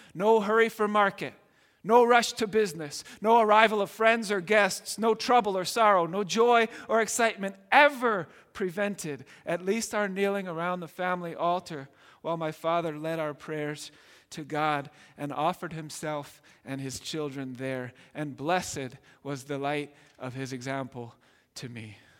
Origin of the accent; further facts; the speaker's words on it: Scotland, United Kingdom; I grew up in Scotland.